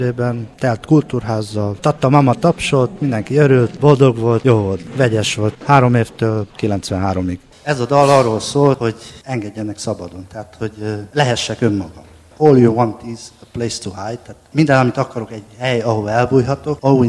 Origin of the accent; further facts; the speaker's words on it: Turea, Cluj County, Romania; mi nem kolozsváriak vagyunk, hanem türeiek az összesen. Tehát egy kis falu